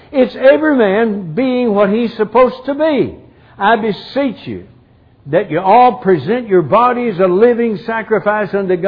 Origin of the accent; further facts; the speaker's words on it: Texas, United States; I grew up in West Texas, out of 17 miles this side of the New Mexico line.